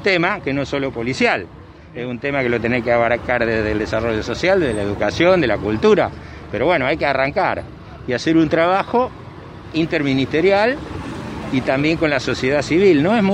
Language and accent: Spanish; Venado Tuerto, Santa Fe, Argentina; Yo soy de Venado Tuerto